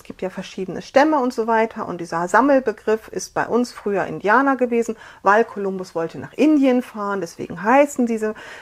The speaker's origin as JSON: {"language": "German", "region": "Saxony", "country": "Germany", "said": "ich komme aus der Nähe von Radebeul, da ist alles"}